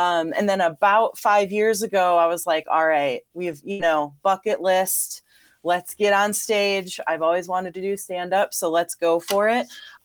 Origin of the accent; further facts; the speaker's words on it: Chicago, Illinois, United States; And if you can't tell, I'm from Chicago, Illinois, which we talk with our hands a lot.